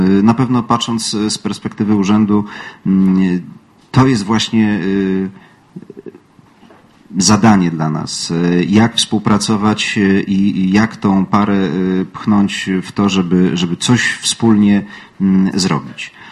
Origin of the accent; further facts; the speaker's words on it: Warsaw, Masovian Voivodeship, Poland; ja jestem z Mokotowa. Mokotów to jest 250-tysięczne miasto, bodajże 13 miasto w Polsce